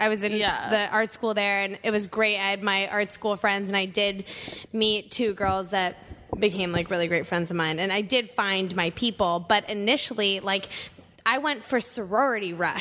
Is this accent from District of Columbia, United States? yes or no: yes; Washington, District of Columbia, United States; I'm from Washington, D.C., so I'm from the East Coast